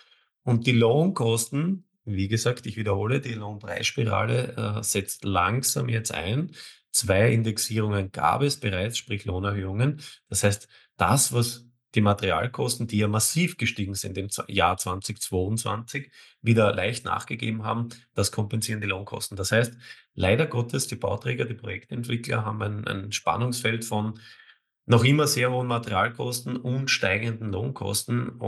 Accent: Vienna, Austria; Ich bleibe jetzt in Wien, bin ja echter Wiener.

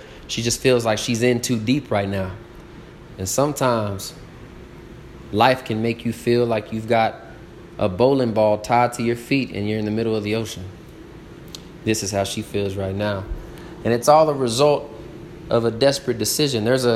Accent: Lubbock, Texas, United States; this is a West Texas thing, baby. I'm born and raised in Lubbock, Texas

